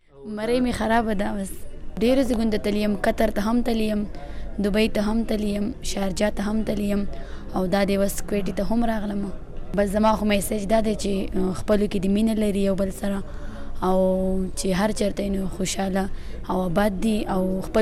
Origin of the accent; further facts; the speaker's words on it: Swat, Khyber Pakhtunkhwa, Pakistan; عمر چې دی نو 18 سال دی او زه پیدا شوی په سوات کې یم.